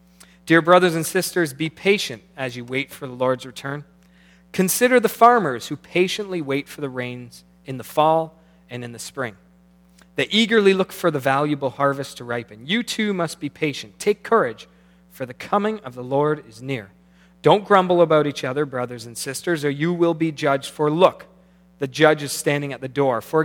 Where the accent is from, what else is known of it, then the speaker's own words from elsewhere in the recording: Kitchener, Ontario, Canada; I grew up in the city, okay? I grew up in Kitchener